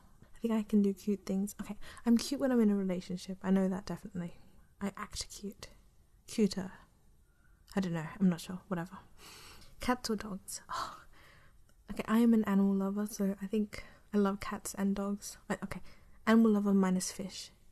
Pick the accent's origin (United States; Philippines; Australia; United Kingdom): Australia; accent: Australian; basically removing the Australian accent and just removing all traces of being Australian in the accent, then it gets like very deliberate with my accent.